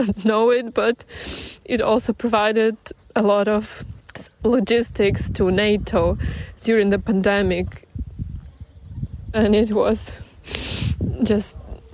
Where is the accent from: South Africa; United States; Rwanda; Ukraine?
Ukraine; Kyiv; I was born and raised in Kyiv. It is my hometown. Yeah, I'm here in Kyiv in my apartment right now with my parents and my dog.